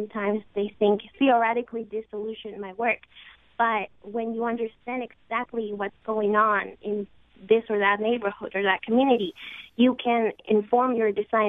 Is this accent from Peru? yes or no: yes; Peru; Well, I'm actually from Peru, so I wasn't familiar with the whole history of segregation in the United States.